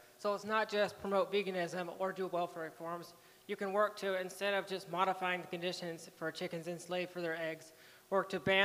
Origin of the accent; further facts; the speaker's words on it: North Carolina, United States; I'm an activist from North Carolina.